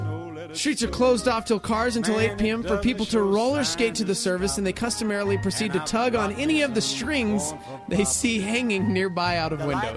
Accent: Finland; Well, I grew up in Finland

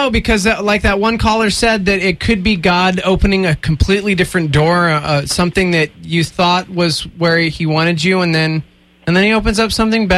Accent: Texas, United States; When I was a kid, I loved … I really did. I grew up in Texas.

